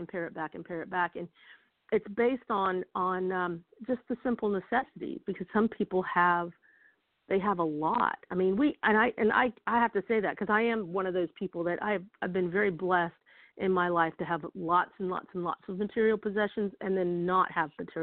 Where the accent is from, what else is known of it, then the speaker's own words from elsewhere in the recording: South Carolina, United States; I'm whistling through the woods, and I've got my fishing pole, my bamboo fishing pole on my back, you know, and my chicken necks and my string for my crabbing, and my seining net with the herring tied in for my shrimp, you know, living in rural South Carol